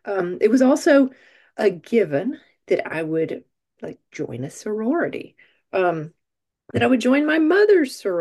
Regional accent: Georgia, United States; I grew up in the Deep South. I grew up in Georgia, right on the Florida line, in a small town, and this was in the mid-80s when I was 18.

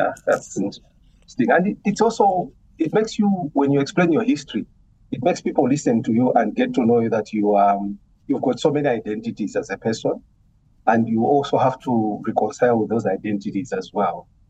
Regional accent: Malawi; So I grew up in Malawi. I spent most of my adult life in Malawi working and studying, except a few years where I went to the UK to do my ACCA.

